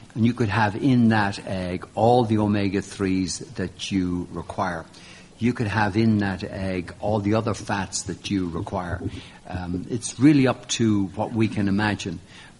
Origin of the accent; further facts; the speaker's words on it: Ireland; first of all, as an Irishman, a lot of the songs, Ronan, that we sing in Ireland are the same songs